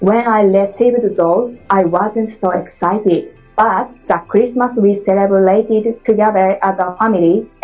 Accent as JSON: {"language": "English", "country": "Japan", "second_language": "English", "said": "from Japan."}